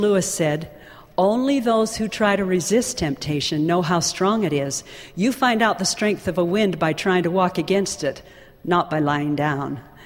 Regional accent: Alberta, Canada; Life was simpler years ago in my hometown on the Canadian prairie. Our phone number was one digit, 3. We had one black and white movie that came from the larger town of Cardston every Thursday night.

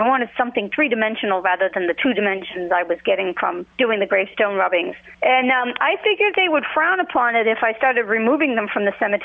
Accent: Massachusetts, United States; I grew up in Massachusetts, oldest part of the country. We have these old burial grounds in every town and all over the place.

